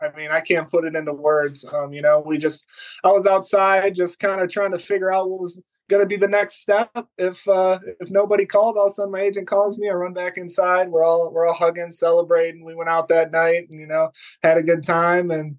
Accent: Michigan, United States; Obviously, I'm from Michigan, big Lions fan, and I was always just excited.

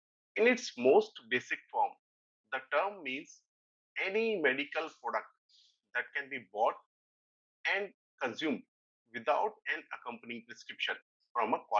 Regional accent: Alicante, Valencian Community, Spain; I'm originally from Alicante.

